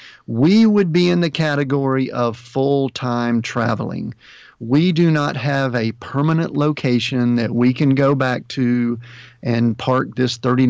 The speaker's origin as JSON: {"language": "English", "town": "Atlanta", "region": "Georgia", "country": "United States", "tie": "born or raised there", "said": "But we grew up in Georgia. We're both from the Atlanta metro area."}